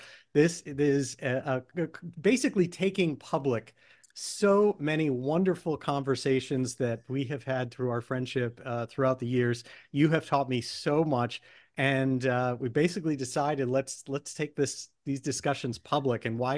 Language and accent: English; New England, United States; I was coming up from North Carolina back home to New England